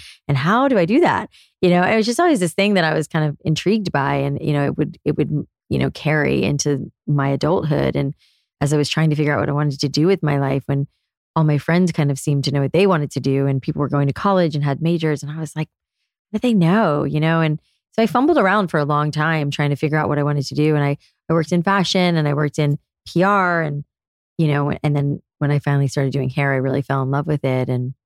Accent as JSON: {"language": "English", "region": "Florida", "country": "United States", "tie": "born or raised there", "also_born_or_lived": "New York City", "moved": "as an adult", "said": "I was a curly hair girl growing up in South Florida and really kind of lost after high school and didn't know what I wanted to do with my life, and moved to New York City and basically lived in New York all of my 20s."}